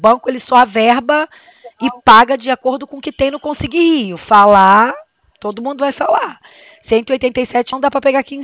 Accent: Duque de Caxias, Rio de Janeiro, Brazil; Então, eu sou de Duque de Caxias, mas vamos lá, vamos parar para pensar.

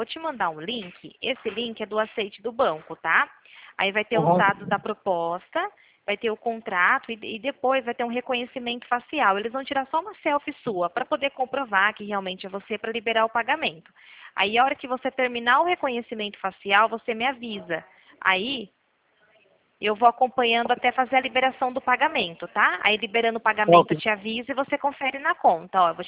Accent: Nova Odessa, São Paulo, Brazil; Eu sou aqui do interior de Campinas, cidade de Nova Odessa. Você já ouviu falar?

